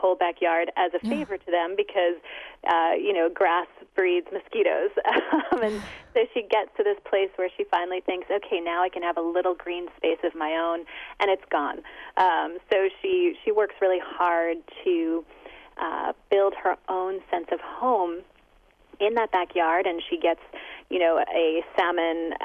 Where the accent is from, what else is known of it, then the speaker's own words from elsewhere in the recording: Long Island, New York, United States; I know I grew up in Long Island, and I swore I would never return, and yet here I am. I live in Long Island again